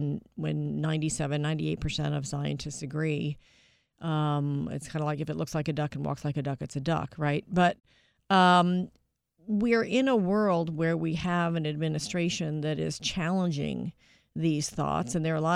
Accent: New York City, New York, United States; Columbia University in my hometown of New York City

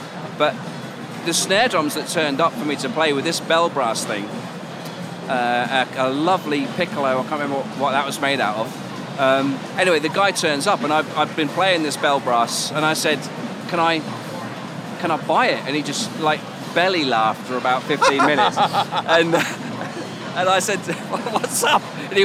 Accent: United Kingdom; being a British drummer to close the first day

